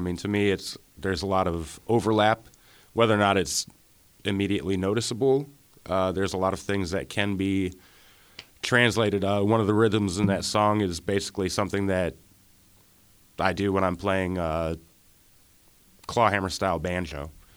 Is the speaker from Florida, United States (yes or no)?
no; Ohio, United States; Yeah, I'm from Cleveland. I grew up outside of Cleveland in a really small little town right on Lake Erie, which I'm living back in again now.